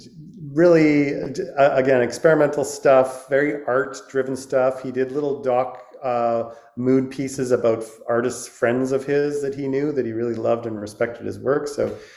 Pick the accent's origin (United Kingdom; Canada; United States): Canada; Vancouver, British Columbia; I grew up in Vancouver, Canada, and immediately after high school, I went traveling actually with a video camera